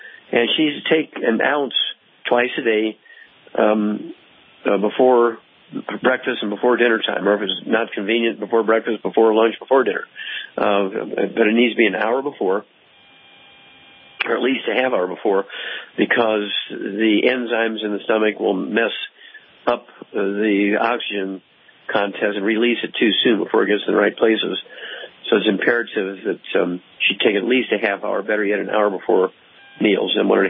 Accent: Missouri, United States; And Tom, let's go out to my home state, Missouri, and Teresa.

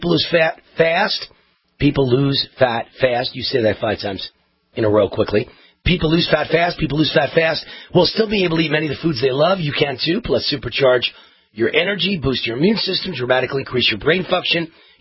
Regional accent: Mount Vernon, New York, United States; I grew up right down the street from Pelham. I grew up in Mount Vernon, New York. My house is half in Mount Vernon, half in New Rochelle, and like a half mile from Pelham.

